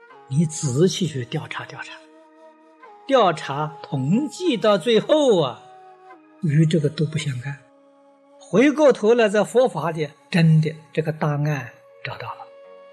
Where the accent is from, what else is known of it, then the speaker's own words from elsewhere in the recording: China; 我们中国人呢，自古以来所希求的是五福，是五福临门，一直到今天呢还不例外。